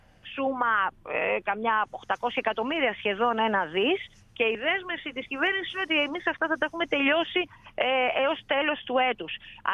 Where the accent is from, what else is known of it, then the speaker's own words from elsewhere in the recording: Grevena, Western Macedonia, Greece; επειδή είμαι από χωριό, από τα Γρεβενά